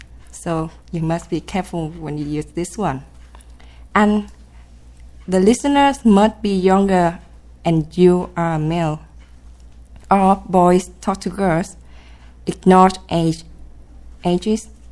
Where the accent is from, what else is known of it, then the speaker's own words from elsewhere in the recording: Vietnam; from Vietnam.